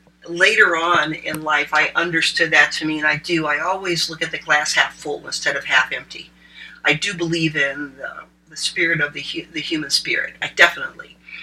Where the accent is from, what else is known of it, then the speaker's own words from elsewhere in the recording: Oberlin, Ohio, United States; I'm from Oberlin, so I didn't feel it in the same way as I did in this college town.